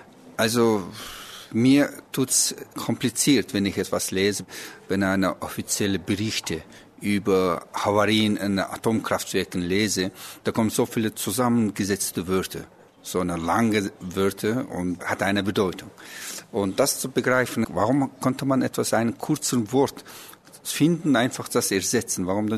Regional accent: Mongolia; German is a second language; Ich bin aus der Mongolei, geboren 1960.

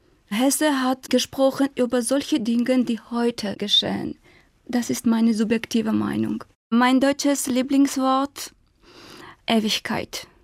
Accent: Armenia; ich komme aus Armenien. Ich bin im Jahr 1982 geboren.

